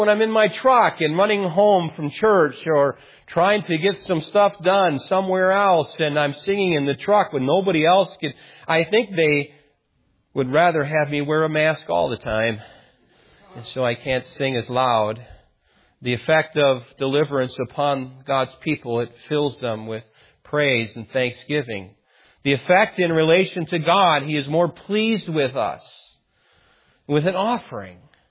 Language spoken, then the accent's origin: English; United States; we've been born and raised in America